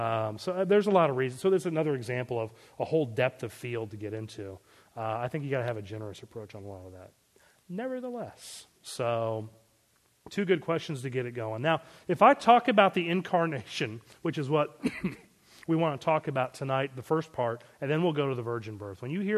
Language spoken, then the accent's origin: English; Maryland, United States; I was raised in Maryland, which is a former Catholic colony.